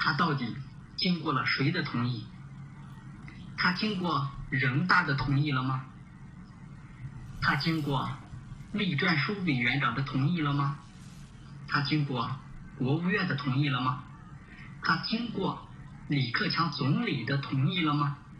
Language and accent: Chinese; Northwest China, China; 我是西北农村长大的留守儿童